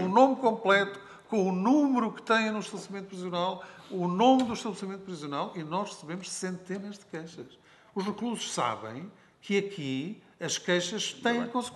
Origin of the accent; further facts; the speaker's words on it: Portugal; a frontalidade não é propriamente uma característica nossa, enquanto portugueses